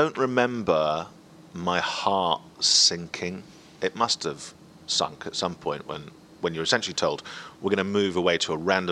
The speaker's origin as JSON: {"language": "English", "region": "Scotland", "country": "United Kingdom", "accent": "Scottish", "said": "And my accent started to fade quite quickly. And my mum is Swiss, so she's got a Swiss accent. My dad's from the north of England. So there was no one to back up my accent. There was no brothers, no sisters. There was no one else Scottish."}